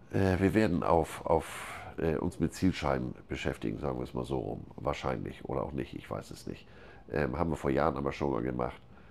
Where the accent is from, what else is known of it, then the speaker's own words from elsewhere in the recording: Flensburg, Schleswig-Holstein, Germany; da wo ich herkomme, da ist dein Name ein Sammelbegriff. Also bei uns oben in Flensburg, Hansen, Petersen, gibt es mehr als zwei.